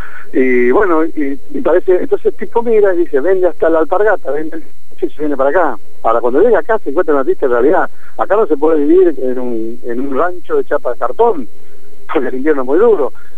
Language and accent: Spanish; Paso de los Libres, Corrientes, Argentina; born there; moved away; Yo nací en Corrientes, en Paso de los Libres, y hace muchos años que salí de ahí, hace 40 y pico de años, casi 50 años que me fui de Corrientes, y vuelvo esporádicamente porque tengo mi madre ahí.